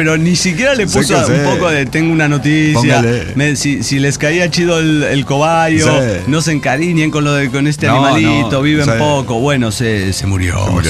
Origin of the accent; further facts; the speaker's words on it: Guanajuato, Mexico; now in Guadalajara, Mexico; soy de Guanajuato, estoy aquí pasando la chingona en Guadalajara.